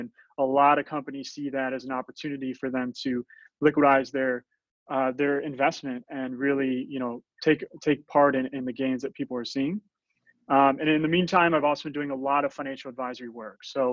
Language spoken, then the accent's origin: English; Midwest, United States; I come from the Midwest and I worked in investment banking in Chicago for a number of years